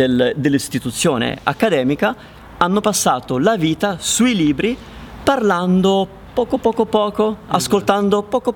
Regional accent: Rome, Lazio, Italy; io sono di Roma, quindi comunque parliamo un italiano leggermente diverso

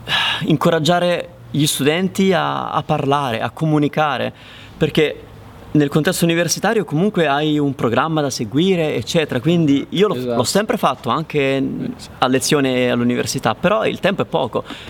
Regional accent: Rome, Lazio, Italy; io sono di Roma, quindi comunque parliamo un italiano leggermente diverso

